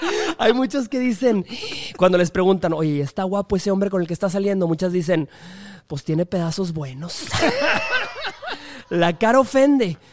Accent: Monterrey, Nuevo León, Mexico; Exacto, tenía que ser de mi tierra.

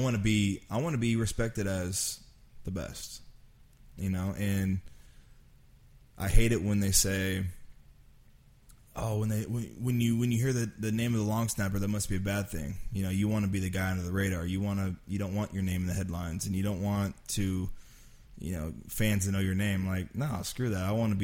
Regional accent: California, United States; And we're from the Bay Area, so everyone loves Howie Long.

